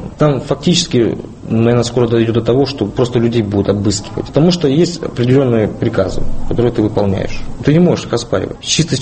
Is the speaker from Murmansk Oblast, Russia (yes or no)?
yes; Murmansk, Murmansk Oblast, Russia; also born or lived in Ukraine; Родился я на Украине в 84 году, в России с 86 года, то есть тогда в СССР еще. Школу я заканчивал в Мурманске.